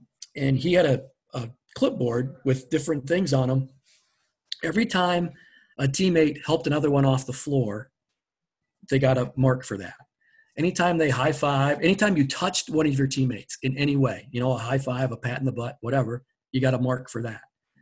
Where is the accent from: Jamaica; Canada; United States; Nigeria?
United States; Platteville, Wisconsin; I grew up around Platteville